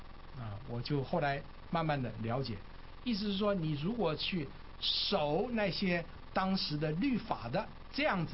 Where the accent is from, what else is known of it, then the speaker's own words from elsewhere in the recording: Taiwan; 我记得我很小的时候在台湾的时候